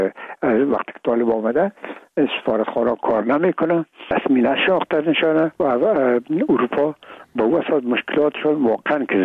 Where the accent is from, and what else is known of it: Afghanistan